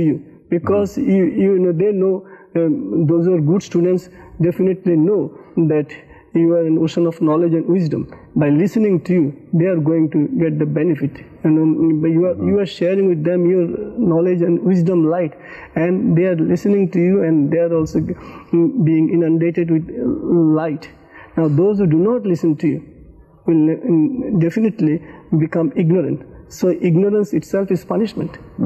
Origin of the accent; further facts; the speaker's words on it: India; Religious background, I come from India, and I was born as a Hindu, so Hinduism is my religion.